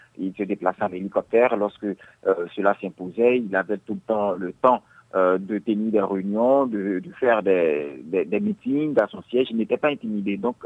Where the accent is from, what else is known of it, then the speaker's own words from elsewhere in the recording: Côte d’Ivoire; en tant qu'Ivoirien, je dirais comme tous les autres Ivoiriens, je suis personnellement satisfait.